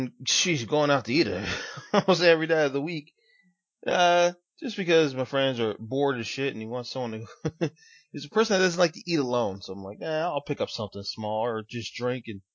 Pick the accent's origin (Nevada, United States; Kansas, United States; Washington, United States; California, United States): Nevada, United States; Las Vegas; In Las Vegas, yeah, for me, being born and raised in Las Vegas, I'm ready for any and every party.